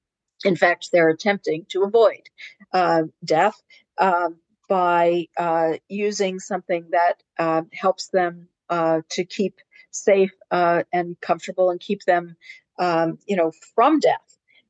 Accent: Philadelphia, Pennsylvania, United States; I grew up in Philadelphia and we had little poison control stickers all over the place.

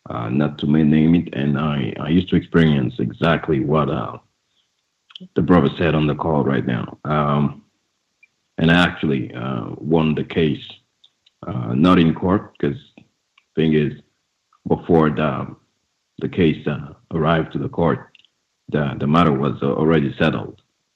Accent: Senegal; now in Ireland; I'm from. Originally from Senegal, but I've been living here for 6 years.

